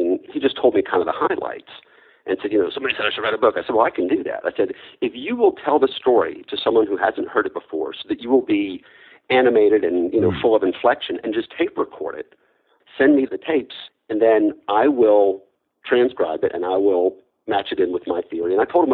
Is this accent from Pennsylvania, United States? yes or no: no; Birmingham, Alabama, United States; I was raised in Alabama